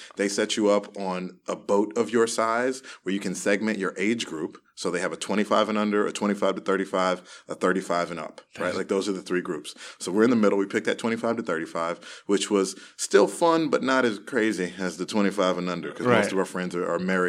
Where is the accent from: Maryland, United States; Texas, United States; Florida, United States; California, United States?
Maryland, United States; Silver Spring; now in Washington, United States; So I grew up in Silver Spring. I always like to joke and say I haven't left about a 20-mile radius for the past, you know, 26, 27 years.